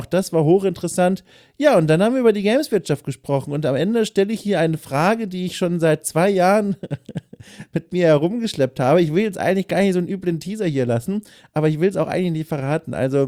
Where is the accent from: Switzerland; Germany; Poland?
Germany; Bavaria; ich bin aus Unterfranken.